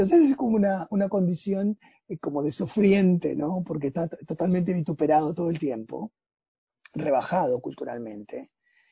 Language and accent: Spanish; Argentina; now in United States; acá, bueno, soy el escritor argentino … pero si voy a Argentina, soy el escritor de Estados Unidos.